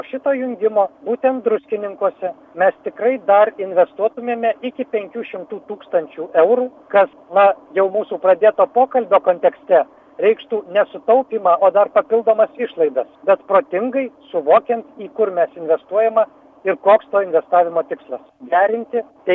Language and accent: Lithuanian; Alytus, Alytus County, Lithuania; now in Vilnius, Lithuania; Aš pats esu iš Alytaus ir atleiskit Alytau. Išvežiau į Vilnių savo potencialą, šiandien 3 mažamečius vaikus.